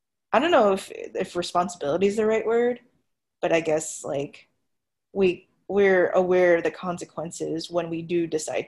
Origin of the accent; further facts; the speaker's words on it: Las Vegas, Nevada, United States; Like I grew up in Las Vegas